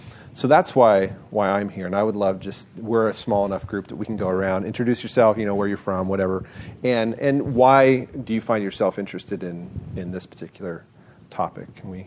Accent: San Francisco, California, United States; and I'm from San Francisco.

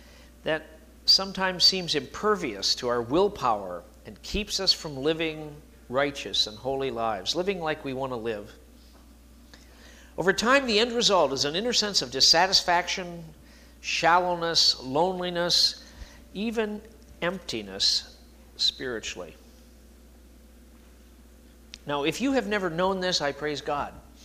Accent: Midwest, United States; I grew up in the Midwest, in the heart of fundamental theology in the Midwest.

